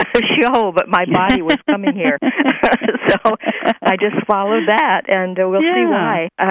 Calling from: Florida, United States; also born or lived in Northern California; I'm in Florida now. I just moved here from Northern California.

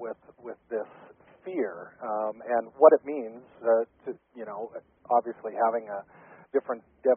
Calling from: North Dakota, United States; Well, I'm calling from North Dakota.

